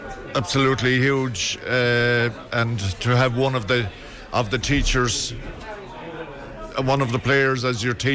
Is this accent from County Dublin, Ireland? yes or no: no; Claddaghduff, County Galway, Ireland; I was born in a place, Clyderduff, out near Cleggan, and spent my youth there playing minor football and with Cleggan and Clifton. In 63, went on to a boarding school in Galway, St. Mary's, and spent 5 years